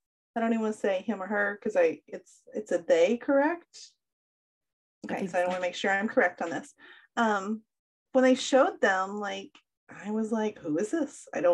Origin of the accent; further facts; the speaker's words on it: the South, United States; this is because I'm from the South, okay?